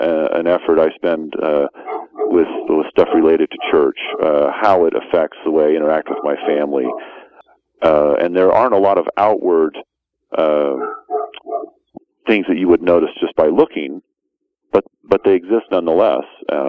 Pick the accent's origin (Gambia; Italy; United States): United States; Utah; I grew up in the Mormon heartland of Utah, and so I'm not sure I had too much experience with that, except for a year in eighth grade where my family lived in Virginia.